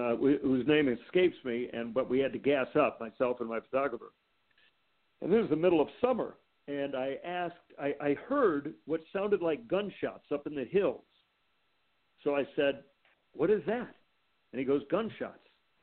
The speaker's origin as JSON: {"language": "English", "town": "Evanston", "region": "Illinois", "country": "United States", "tie": "born or raised there", "also_born_or_lived": "Chicago", "said": "I grew up in suburban Chicago. I grew up in Evanston, where Northwestern University is. So I lived a mile from the city."}